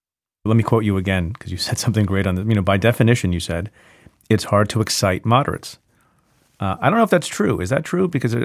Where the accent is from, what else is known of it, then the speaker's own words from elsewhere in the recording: New Jersey, United States; I grew up in New Jersey